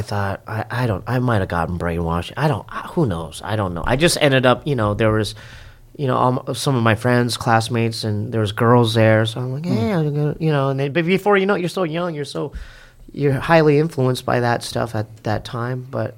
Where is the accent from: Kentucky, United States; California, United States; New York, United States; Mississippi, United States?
California, United States; Poway; Well, we're from Poway. Me and my brother are from, inland.